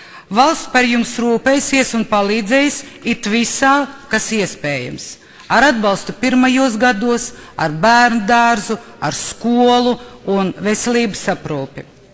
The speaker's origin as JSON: {"language": "Latvian", "region": "Latgale", "country": "Latvia", "tie": "born or raised there", "said": "no Latgales manas dzimtās zemes no mana dzimtā reģiona ir pazudusi piektā daļa iedzīvotāja"}